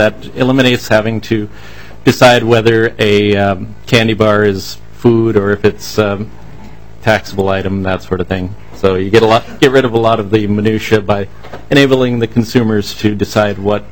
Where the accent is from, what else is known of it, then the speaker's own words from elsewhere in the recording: Wabasha, Minnesota, United States; I'm from Wabasha.